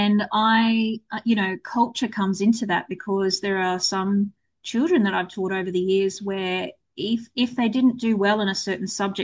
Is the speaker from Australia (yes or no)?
yes; Australia; I'm Australian, so we like to swear a lot.